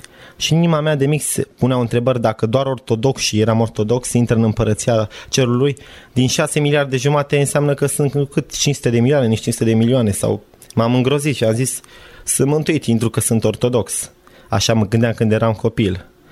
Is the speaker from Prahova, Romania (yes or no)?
yes; Sinaia, Prahova, Romania; moved away as an adult; now in Bucharest, Romania; sunt din Sinaia, m-am născut în Sinaia, momentan stau în București, am terminat facultatea de energetică, vârsta mea este de 24 de ani.